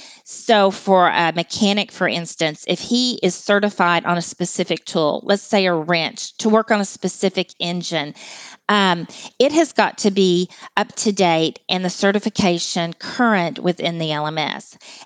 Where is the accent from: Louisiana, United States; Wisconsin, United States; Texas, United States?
Texas, United States; accent: Texas; So you will definitely hear my Texas accent too.